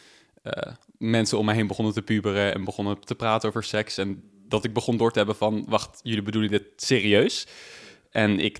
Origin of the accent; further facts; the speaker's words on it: Ede, Gelderland, Netherlands; now in Leiden, Netherlands; ik ben 21. Ik kom uit Ede, maar ik studeer nu in Leiden.